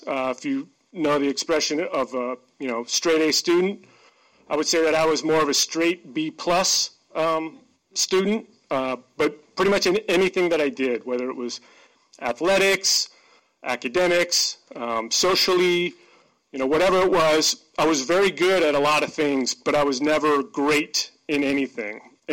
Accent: Wenatchee, Washington, United States; I grew up in Wenatchee in a upper middle class family that had unconditional love.

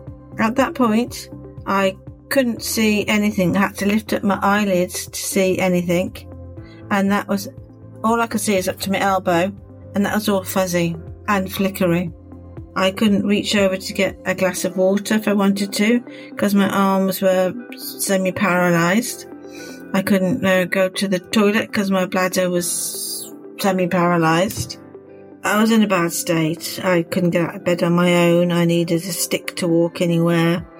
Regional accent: England, United Kingdom; from England, the UK.

